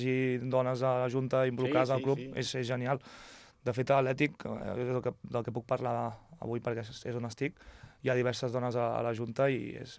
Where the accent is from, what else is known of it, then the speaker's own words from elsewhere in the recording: Avinyonet del Penedès, Catalonia, Spain; Avinyonet del Penedès, de les Gunyoles sóc.